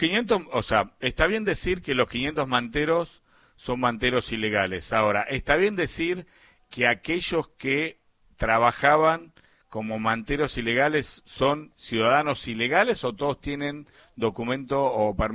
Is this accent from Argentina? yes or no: yes; Ramos Mejía, Buenos Aires Province, Argentina; yo soy de Ramos, ¿no? Mi vieja todavía vive en Ramos.